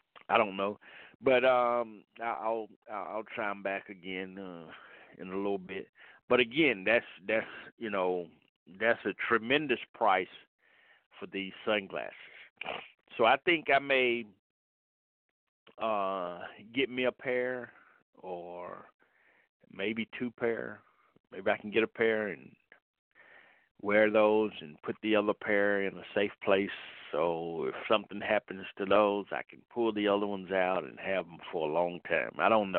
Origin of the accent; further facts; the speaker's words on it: Atlanta, Georgia, United States; I know when we were growing up in Atlanta, in the heart of Atlanta, I grew up in the northwest part of Atlanta. And I mean, I grew up in a tough neighborhood.